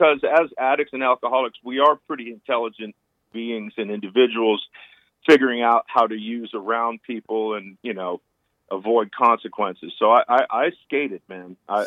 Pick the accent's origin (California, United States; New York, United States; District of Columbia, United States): California, United States; I was growing up in Northern California, just out of San Francisco, Marin County.